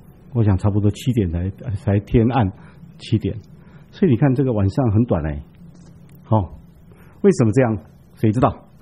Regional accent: China; 那个平面我们中国人给它一个名字叫什么？

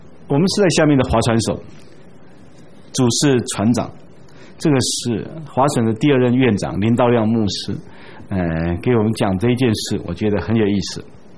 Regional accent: China; 他说我们中国人有一个特点，就是遇见好的东西就父传子，子传孙

